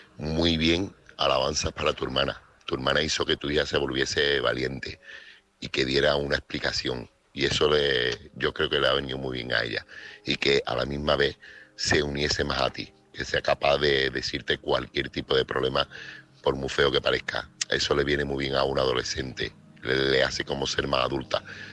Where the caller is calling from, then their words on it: Seville, Andalusia, Spain; Desde nosotros, desde los sevillanos y desde todo el mundo